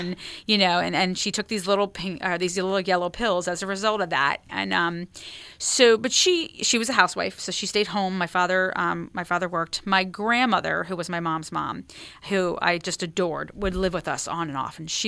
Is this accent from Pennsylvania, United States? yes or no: yes; Pennsylvania, United States; So I grew up in Pennsylvania, was born and raised in kind of the Lehigh Valley area. So Easton, Bethlehem, you think of … you know, the Easton, Bethlehem, Allentown area.